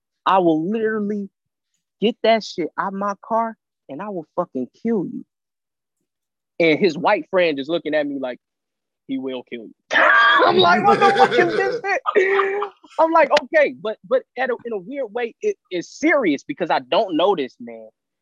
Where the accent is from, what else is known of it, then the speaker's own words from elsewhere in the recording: Houston, Texas, United States; Now, I'm from the hood already. I'm from Fondren and Braeswood, Southwest Houston. Grandma stay on MLK, South Park, baby, let's go.